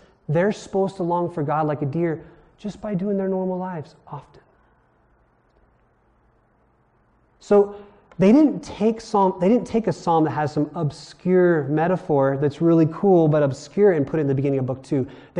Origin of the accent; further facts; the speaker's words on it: Hawaii, United States; I'm from Maui. And yes, we say Maui.